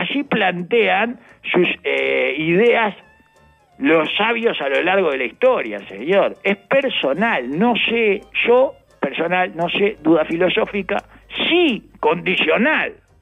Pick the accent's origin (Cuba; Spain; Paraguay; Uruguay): Uruguay; Artigas; resulta que él, claro, como somos de Artigas